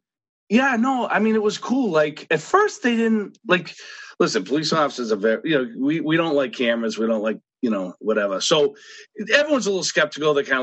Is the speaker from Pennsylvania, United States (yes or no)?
no; Boston, Massachusetts, United States; I grew up in Boston, so I know what to say, what not to say.